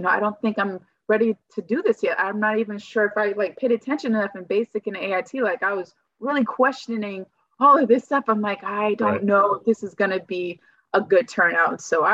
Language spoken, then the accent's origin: English; California, United States; also born or lived in Illinois; I'm originally from California. I ended up joining the military in 2008, and I joined from Illinois.